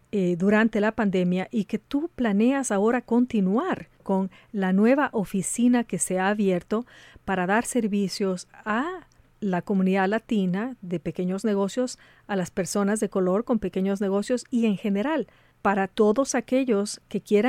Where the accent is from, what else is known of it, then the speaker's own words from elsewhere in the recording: Ecuador; como soy ecuatoriana, no me puedo aguantar